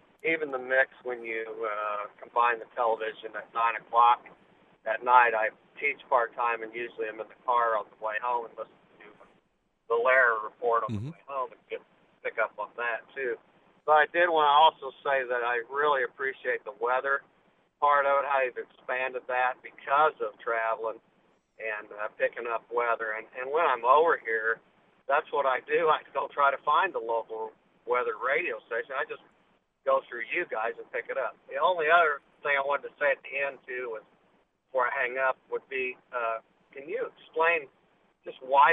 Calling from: Urbana, Illinois, United States; Hi, I'm actually from Urbana, Illinois. I'm just on my back travel over in Indiana.

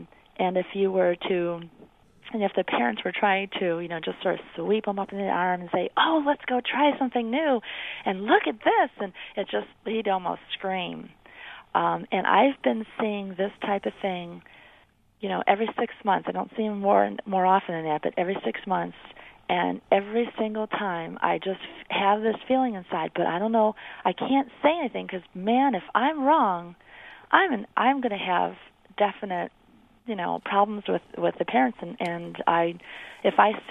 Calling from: Urbana, Illinois, United States; Hi, I'm calling from Urbana.

